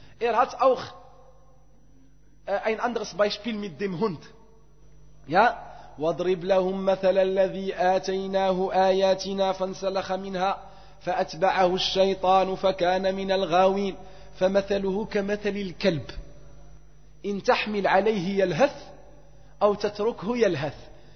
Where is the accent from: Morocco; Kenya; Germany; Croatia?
Morocco; German is a second language; Oder noch schlimmer, bei uns in Marokko, sie sagen, hat Lughzala.